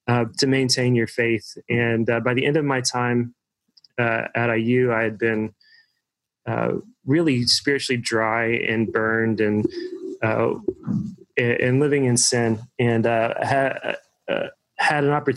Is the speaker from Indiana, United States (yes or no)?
yes; Evansville, Indiana, United States; So I grew up in Evansville, Indiana. Evansville is a city of about 200,000 to 300,000 people down on the Ohio River, right on the border of Indiana and Kentucky.